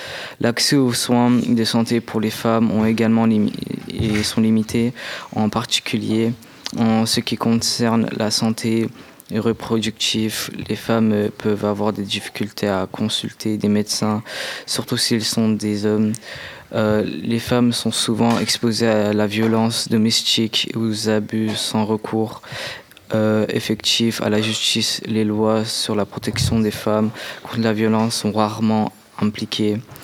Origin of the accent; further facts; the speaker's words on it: Afghanistan; je viens de l'Afghanistan.